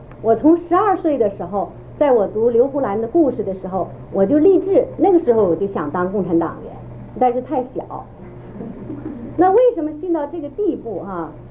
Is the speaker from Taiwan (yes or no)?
no; Heilongjiang, China; born there; 我是出生在中国大陆，我出生在黑龙江一个军人家庭，我父母都曾经是军人。